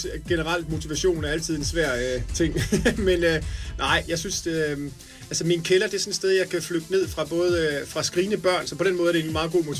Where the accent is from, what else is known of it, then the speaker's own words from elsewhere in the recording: Aarhus, Central Denmark Region, Denmark; jeg er fra Aarhus, og det er selv, det ved jeg ikke, om det er sejt eller ikke sejt, men jeg boede ude sådan lidt ude. Jeg var ikke sådan et bymenneske. Vi boede ude, hvor markerne ligesom begyndte i Aarhus